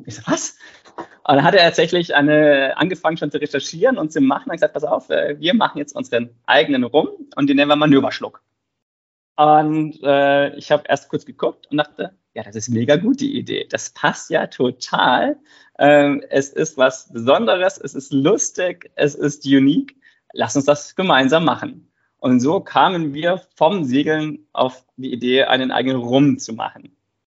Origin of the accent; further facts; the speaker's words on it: Freiburg im Breisgau, Baden-Württemberg, Germany; Ich komme eigentlich aus Freiburg im Breisgau, ganz aus dem Süden von Deutschland und bin dem Wunsch nachgegangen, zur See zu fahren.